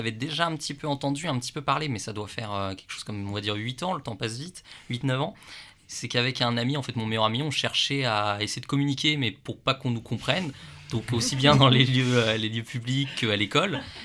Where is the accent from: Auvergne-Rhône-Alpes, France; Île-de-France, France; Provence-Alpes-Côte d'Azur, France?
Île-de-France, France; Je suis originaire d'Île-de-France.